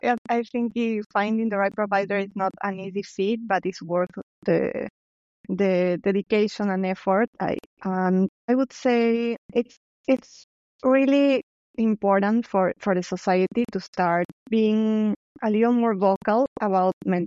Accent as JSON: {"language": "English", "region": "Lima", "country": "Peru", "tie": "born or raised there", "said": "I was raised and born in Peru, Lima, Peru, and I had entrepreneurs' parents."}